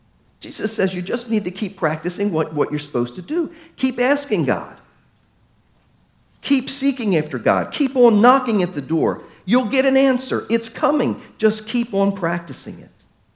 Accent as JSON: {"language": "English", "town": "Baltimore", "region": "Maryland", "country": "United States", "said": "Now, many of you know I'm from Baltimore."}